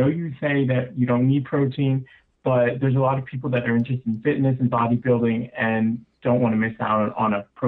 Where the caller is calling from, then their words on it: Germany; I'm calling from Germany.